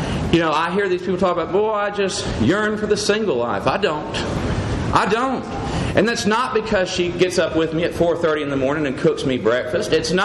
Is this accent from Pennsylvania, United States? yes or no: no; Midland, Texas, United States; My hometown where I was born, where my parents were raised, is a little town called Midland, Texas.